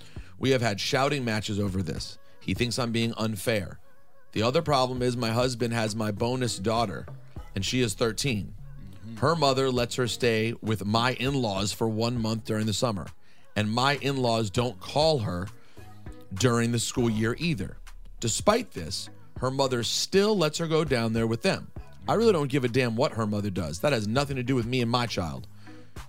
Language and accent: English; New York, United States; now in Virginia, United States; I listen all day, every day in Virginia. I'm from New York. I miss Hot 97 so much.